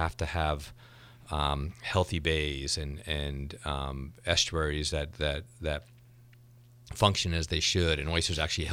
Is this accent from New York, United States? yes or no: yes; New York, United States; So I grew up on Long Island, New York, and in a very similar area. A lot of people don't realize this, but I grew up almost out at the end of Long Island, which was then all potato farms.